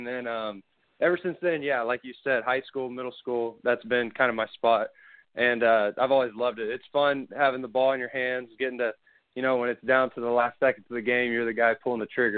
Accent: Oklahoma, United States; So I started playing football in kindergarten because I grew up in Oklahoma

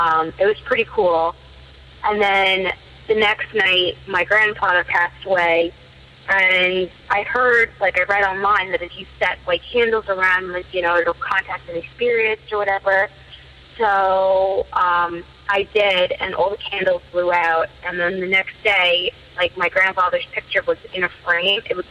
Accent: Long Island, New York, United States; I'm from Long Island, New York.

